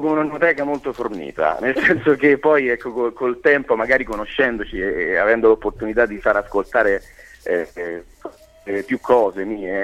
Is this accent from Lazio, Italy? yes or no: yes; Rome, Lazio, Italy; No, sono di Roma. Roma.